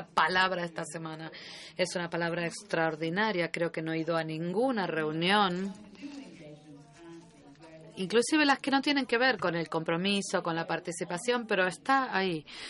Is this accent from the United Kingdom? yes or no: yes; United Kingdom; Spanish is a second language; De mi voz podrán decir que provengo del Reino Unido, lo podrán ver por mi acento.